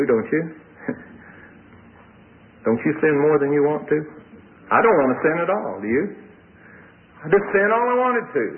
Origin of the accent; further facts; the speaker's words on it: Tulsa, Oklahoma, United States; One time I was visiting a certain revival meeting in Tulsa, my hometown.